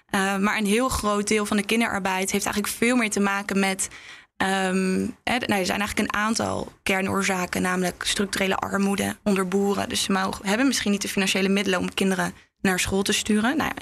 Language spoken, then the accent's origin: Dutch; Netherlands; als ik kom uit Nederland. Ik ben niet opgegroeid met het gebruik van een kapmes.